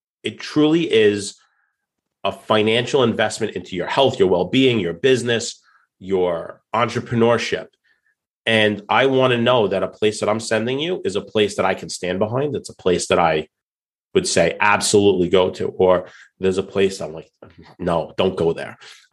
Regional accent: New York, United States; you know, I come from New York and coming from being married to an Italian New Yorker, Italian American

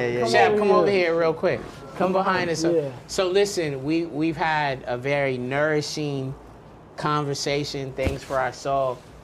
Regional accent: Long Beach, California, United States; I came sort of dolo. I came from Long Beach. I didn't have context.

